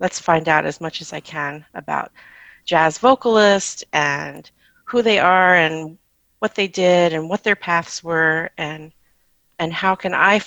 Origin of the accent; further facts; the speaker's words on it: Virginia, United States; growing up in Virginia, you're not necessarily exposed to all of the forms of music that people are in a much larger urban area.